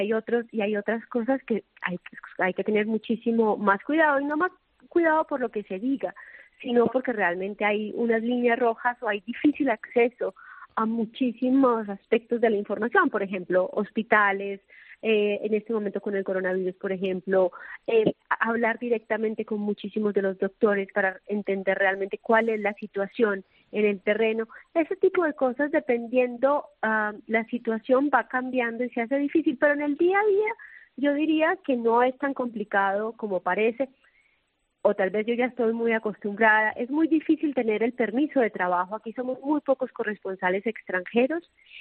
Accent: Colombia; Yo soy colombiana, también se utiliza muchísimo en Colombia

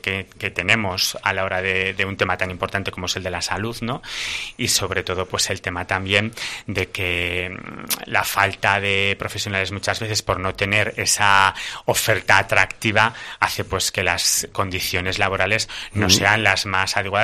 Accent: Tudela, Navarre, Spain; Alguna vez nos hemos visto porque obviamente los dos somos de Tudela

